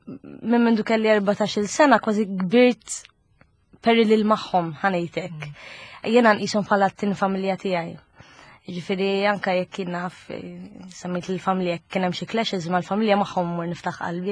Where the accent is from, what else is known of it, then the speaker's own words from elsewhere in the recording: Kalkara, South Eastern Region, Malta; Kienet anke ibsa Malta, sada kont bonlu jien mill-Kalkara, ġifieri mhux bot.